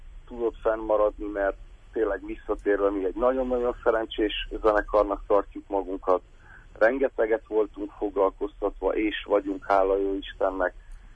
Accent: Hungary; Hát ilyen volt magyarként muzsikálni Ausztráliában.

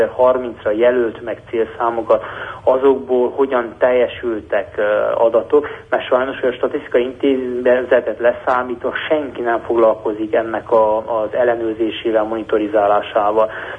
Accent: Transylvania, Romania; egy fenntarthatóságról beszélni román Erdély magyarként azt gondolom nagyon európai megközelítés

